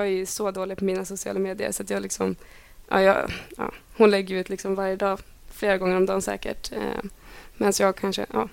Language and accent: Swedish; Delsbo, Gävleborg County, Sweden; now in Skåne, Sweden